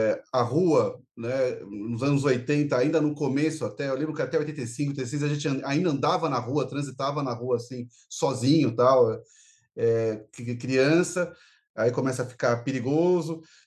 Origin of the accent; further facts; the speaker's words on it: São Paulo, Brazil; Olha, eu sou paulistano da gema.